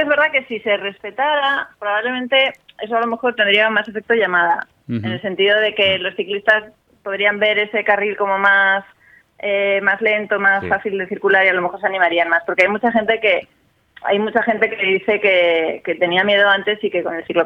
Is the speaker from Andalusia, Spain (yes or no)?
no; Pamplona, Navarre, Spain; yo soy de Pamplona, y Pamplona es una ciudad en la que no hay nada, ni carril bici, ni bicis en la calzada, ni nada, solo hay bicis por la acera.